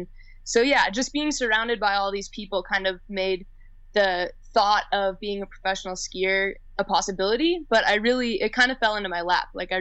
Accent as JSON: {"language": "English", "town": "Squaw Valley", "region": "California", "country": "United States", "tie": "born or raised there", "also_born_or_lived": "Truckee", "said": "Yeah, I was born in Truckee. I grew up in Squaw Valley."}